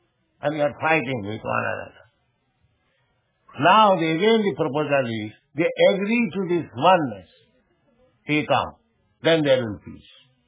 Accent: India; When we speak, we are Indian nation, oneness.

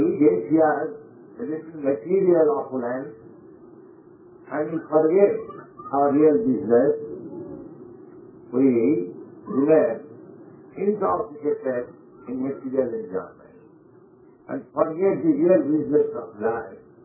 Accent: India; English is a second language; I'm Indian, I'm speaking in India.

